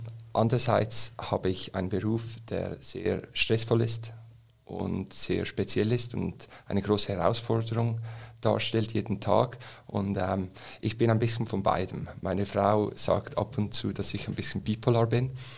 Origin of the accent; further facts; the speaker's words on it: Rapperswil, St. Gallen, Switzerland; Ich bin in Rapperswil aufgewachsen, bin zur Schule gegangen, habe dann die Kantonsschule besucht im Toggenburg in Wattwil, weit weg von den Weltmeeren.